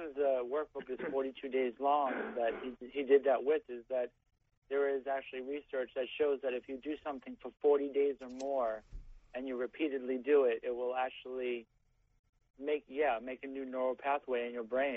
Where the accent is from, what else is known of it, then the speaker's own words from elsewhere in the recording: New York City, New York, United States; now in San Francisco, United States; I was from New York City, and I came out to San Francisco wanting to make meaningful films.